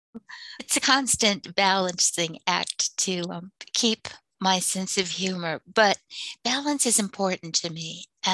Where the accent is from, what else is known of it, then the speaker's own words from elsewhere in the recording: United States; well, I don't think then I should be here either then, because I'm Native American.